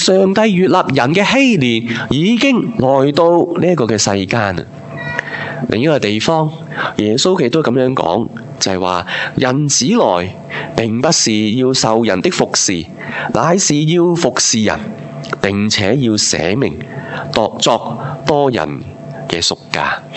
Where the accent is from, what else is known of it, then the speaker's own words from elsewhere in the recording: Hong Kong; 这个呢 就是我哋香港人